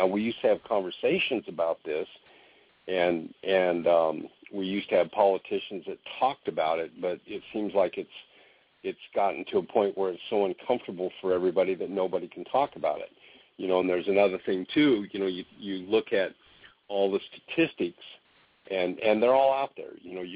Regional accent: Oregon, United States; I grew up in Southern Oregon, and a lot of my family were from Oklahoma and Arkansas

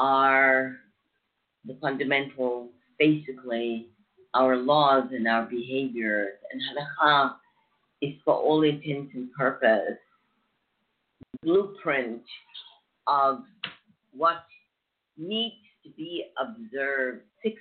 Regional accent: Germany; English is a second language; if I have to think about that during my growing up in Germany, all I heard and all I lived with was horror and memory of losing families

